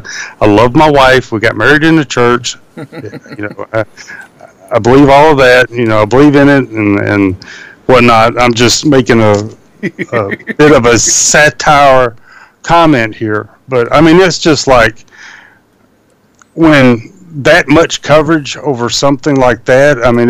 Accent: the South, United States; accent: Southern; I guess I would just have to use the excuse it's part of my southern accent

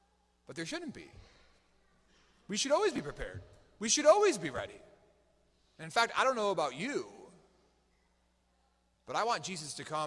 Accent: Waukesha, Wisconsin, United States; also born or lived in Michigan; Many of you know that I was born in Michigan. I lived there for 5 years, and then my family moved to Wisconsin. Some of you might not know, however, that for those 11 years that I lived in Wisconsin, I lived in Waukesha, Wisconsin.

